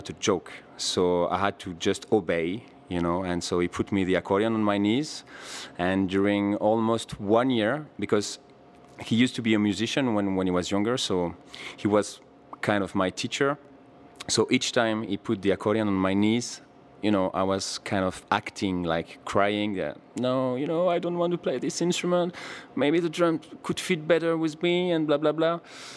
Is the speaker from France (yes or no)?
yes; France; from France.